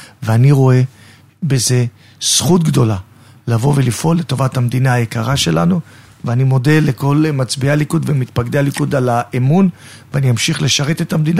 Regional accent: Holon, Tel Aviv District, Israel; אני גדלתי בחולון, גדלתי בשכונת תל גיבורים.

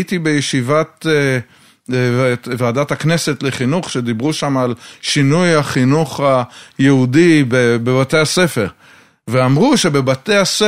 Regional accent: Ramat Gan, Tel Aviv District, Israel; אני כילד ברמת גן, גר תחתיי, בן גילי בערך, הוא היה שנה מתחת, ואני ואח שלי והוא היינו משחקים מדרכות ברחוב, היינו משחקים הרבה יחד. היינו הולכים לבית ספר, אני ואחי לבית ספר הממלכתי דתי

